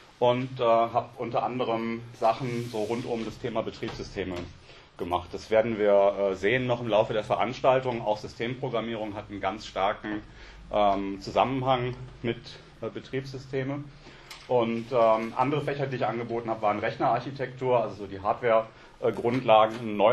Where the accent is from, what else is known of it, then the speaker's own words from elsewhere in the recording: Rhineland, Germany; now in Bavaria, Germany; Ich bin ursprünglich aus dem Rheinland, aber seit 2000 in Bayern.